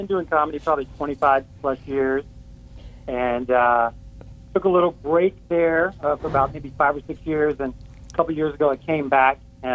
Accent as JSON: {"language": "English", "region": "Kentucky", "country": "United States", "tie": "born or raised there", "moved": "yes", "lives_now": "Los Angeles, United States", "said": "I grew up in Kentucky. So they were like, \"Boy, you don't belong out here.\" So my dream was always to come to Hollywood."}